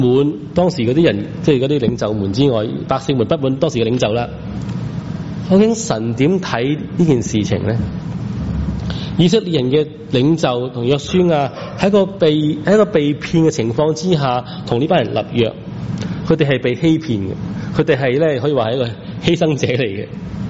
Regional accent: China; now in United States; 其中一个可能我们中国人的关系，中国人很多时候我们都觉得法律不是一个负人情

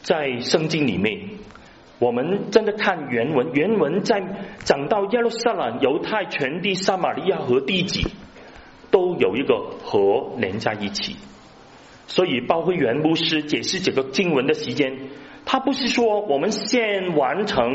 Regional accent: Hong Kong; 好像我是香港人，我是把福音传给香港人

